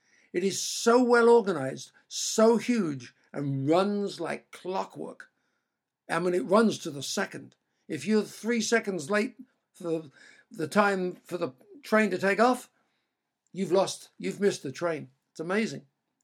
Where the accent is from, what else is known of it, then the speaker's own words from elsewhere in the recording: England, United Kingdom; now in California, United States; I always told people that I am English living in California.